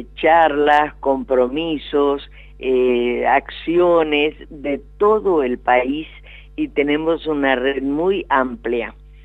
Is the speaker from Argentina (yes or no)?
yes; Argentina; somos argentinos